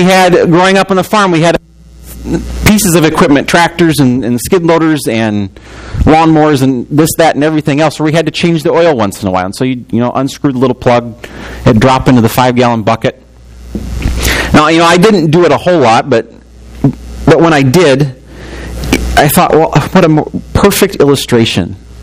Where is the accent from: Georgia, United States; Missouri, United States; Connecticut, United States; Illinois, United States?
Illinois, United States; When I grew up in Illinois, we'd have very windy days once in a while.